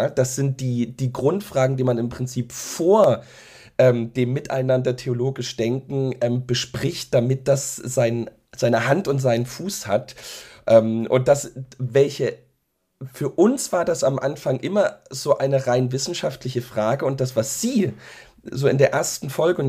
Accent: Dresden, Saxony, Germany; born there

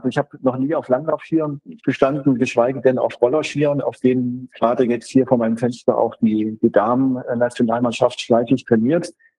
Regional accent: Hesse, Germany; now in Ruhpolding, Germany; jemandem, der da als Preuße, als Hesse reinkommt, hier in das Heiligtum des Biathlons nach Ruhpolding.

